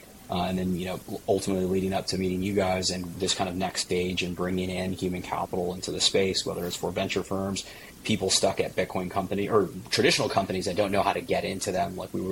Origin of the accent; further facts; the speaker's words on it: Texas, United States; moved away as an adult; now in New York City, United States; I was from Texas and went to New York City in 2016, I believe, 16, 17